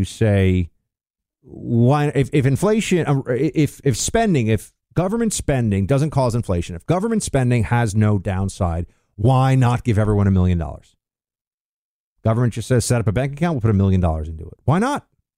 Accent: New York, United States; Look, I grew up in New York. Central Park has a special resonance with me.

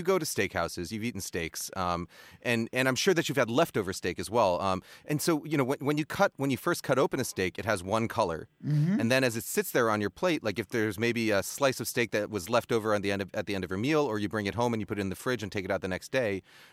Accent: Boston, Massachusetts, United States; born there; My birthplace, my old stomping grounds.

